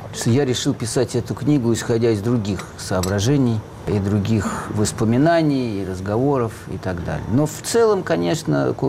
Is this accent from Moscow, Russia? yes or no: yes; Moscow, Russia; born or raised there